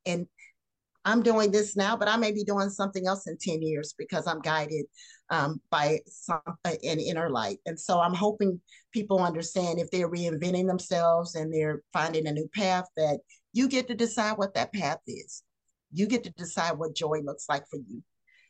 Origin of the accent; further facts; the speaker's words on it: the South, United States; I grew up in the South, I grew up in the church, and I'm a Christian